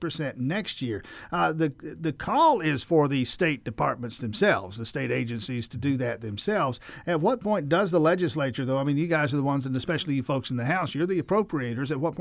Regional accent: Georgia, United States; I'm from South Georgia, Grady County.

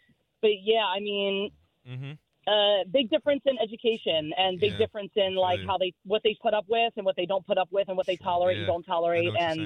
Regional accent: New Jersey, United States; I'm originally from New Jersey, but I would listen to you guys all the time at Gennaro's in St. Pete Beach.

